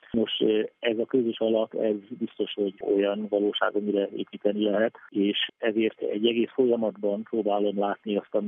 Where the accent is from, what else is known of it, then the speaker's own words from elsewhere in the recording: Hungary; azt hiszem, hogy egyedüli magyarként jelen lehettem ezen a közös megemlékezésen